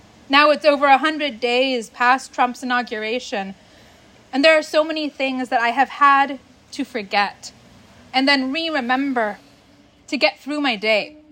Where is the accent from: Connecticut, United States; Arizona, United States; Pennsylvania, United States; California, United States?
California, United States; when my home state of California was incinerated